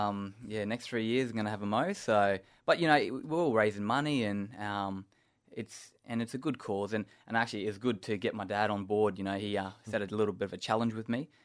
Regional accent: Innisfail, Queensland, Australia; Yeah, I'm originally from Innisfail, far north Queensland, proud Mamu man, and I got family from down the Tweed, Bunjilung, and Goreng Goreng as well.

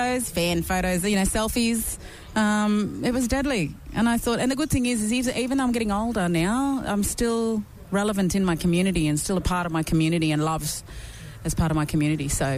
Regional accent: Queensland, Australia; I'm proper Queenslander.

